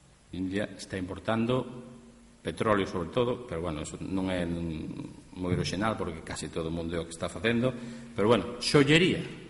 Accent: Galicia, Spain; como galegos que somos

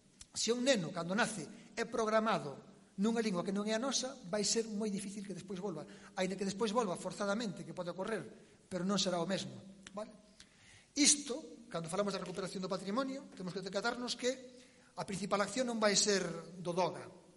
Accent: Galicia, Spain; na miña casa había unha grade, eu son de da Costa da Morte, eu de pequeno poñeme enriba da grade

